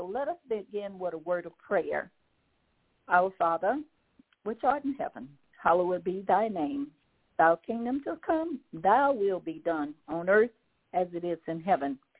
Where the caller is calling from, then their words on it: Baton Rouge, Louisiana, United States; brothers and sisters … I'm calling from Baton Rouge, Louisiana.